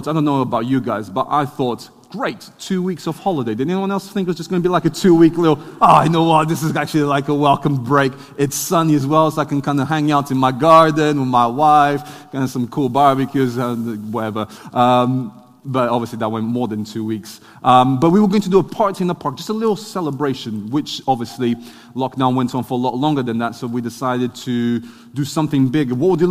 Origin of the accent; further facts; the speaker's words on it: Portugal; now in United Kingdom; I'm Portuguese. I was born in Portugal, son of missionaries. My parents are still out in Portugal. I was born in Portugal, grew up in Portugal